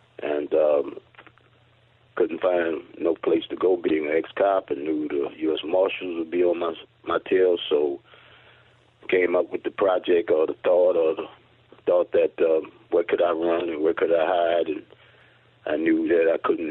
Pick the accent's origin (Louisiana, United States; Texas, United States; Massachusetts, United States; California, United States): Louisiana, United States; New Orleans; because I'm from New Orleans and I had never been a hunter